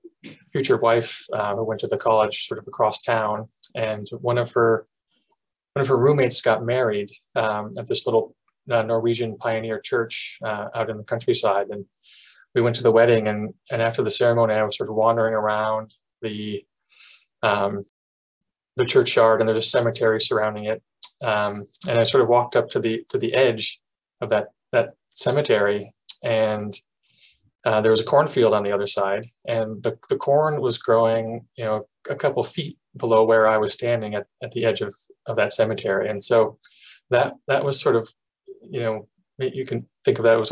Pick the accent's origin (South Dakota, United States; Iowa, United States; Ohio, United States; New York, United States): Iowa, United States; And the combination of sort of growing up in Iowa